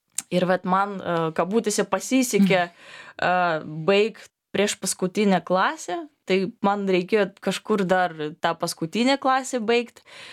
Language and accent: Lithuanian; Minsk, Belarus; now in Lithuania; Aš pati esu iš Minsko, jau seniai gyvenu Lietuvoje. Apie 15 metų, man atrodo